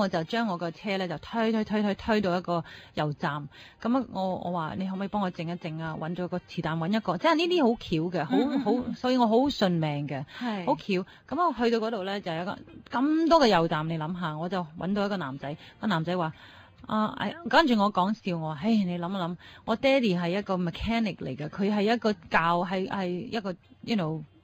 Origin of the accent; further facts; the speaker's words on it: China; now in Canada; 我哋中國人梗係第一個走啦